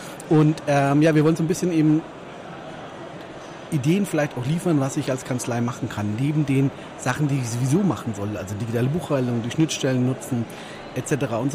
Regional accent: Germany; Also ich weiß auch, dass wir natürlich als Deutsche da so ein bisschen dazu neigen auch

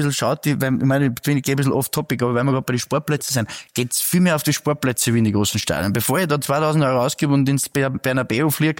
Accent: Upper Austria, Austria; Ich komme aus Oberösterreich

